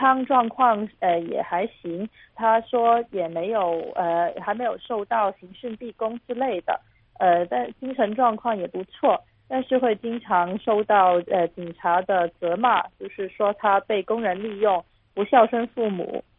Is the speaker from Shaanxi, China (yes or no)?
no; Guangzhou, Guangdong, China; 因为我和他都是土生土长的广州人，我们从小就在这里长大